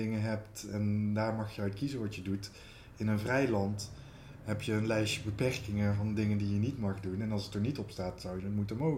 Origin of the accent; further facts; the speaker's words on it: Eindhoven, North Brabant, Netherlands; Ik ben een software developer uit Eindhoven